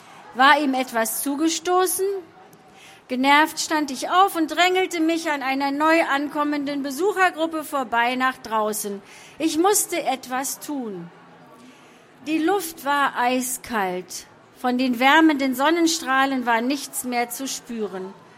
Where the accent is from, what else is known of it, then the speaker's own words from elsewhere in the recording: Harz, Germany; Der Harz ist meine Heimat.